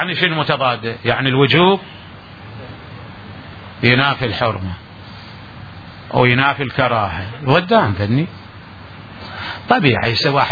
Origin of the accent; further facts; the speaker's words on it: Najaf, Najaf Governorate, Iraq; وأنا نجفي طالب علم